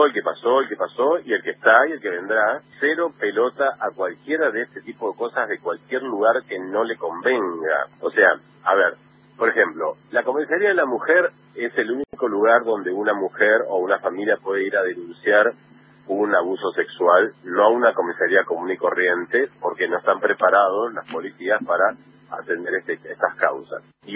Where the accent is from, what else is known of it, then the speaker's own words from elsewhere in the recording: Santa Fe, Argentina; yo soy santafesino, como bien dijeron ustedes, pero bueno, soy provinciano